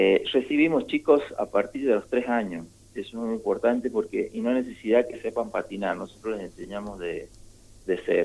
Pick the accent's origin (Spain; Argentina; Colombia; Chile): Argentina; Jáchal, San Juan; tienen claro dónde queda Hachal y de dónde somos. Somos de acá de San Juan